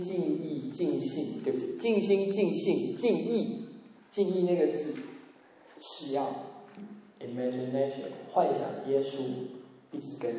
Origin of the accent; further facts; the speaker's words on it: China; 我们中国人的老天爷的观念，称神为天